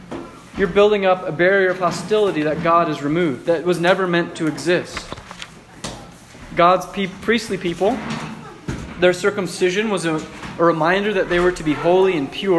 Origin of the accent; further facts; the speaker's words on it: United States; as Christians growing up in America